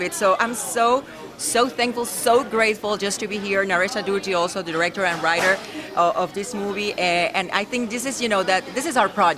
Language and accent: Spanish; Colombia; Yo soy colombiana.